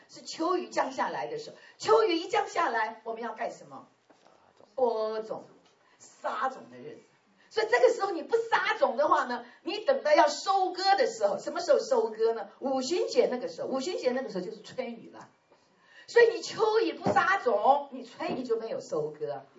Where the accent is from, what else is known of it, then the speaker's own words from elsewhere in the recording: China; 就好像我们中国人过年一样。哦，我们中国人吃1个月啊